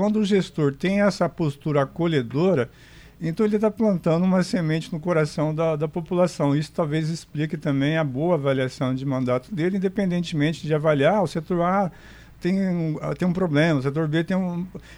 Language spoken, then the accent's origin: Portuguese; Maringá, Paraná, Brazil; Como eu cresci em Maringá